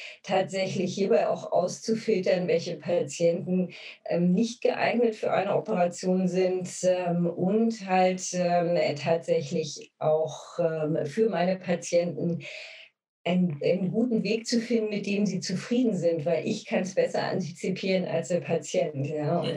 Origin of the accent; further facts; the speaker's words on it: Brandenburg, Germany; Ich bin in einer Landarztpraxis im Spreewald groß geworden